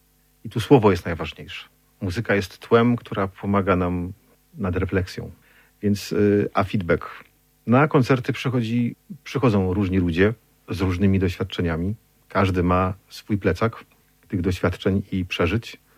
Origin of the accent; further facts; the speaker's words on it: Otwock, Masovian Voivodeship, Poland; dzień później grali w Otwocku, w mojej rodzinnej miejscowości.